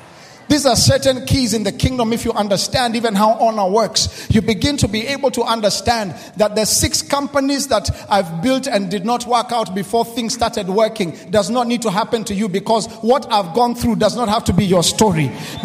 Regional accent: Kenya; I'm coming from Kenya. Listen to me. We are a different culture.

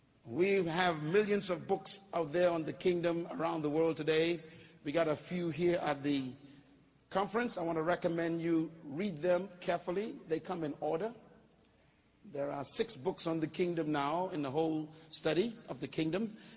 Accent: Bainstown Village, New Providence, Bahamas; born there; I was born in 1954. I was born in the Bahamas in a wooden house on 4 rocks. In an island that is 7 miles wide and 21 miles long. I was born in the poorest part of that island called Bainstown Village.

